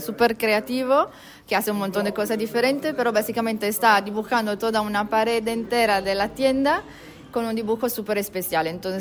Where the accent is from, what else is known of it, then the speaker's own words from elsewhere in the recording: Italy; Albertina y yo somos, bueno, italianas, vivimos aquí en la isla desde hace algunos años, 4 años más o menos